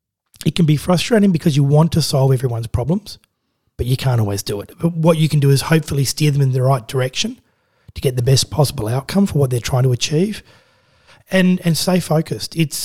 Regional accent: Adelaide, South Australia, Australia; I grew up in Adelaide

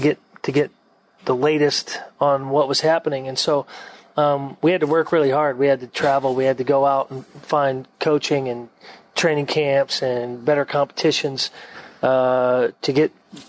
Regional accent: Montana, United States; Growing up in Montana, we had lost our Division I programs when I was a young kid

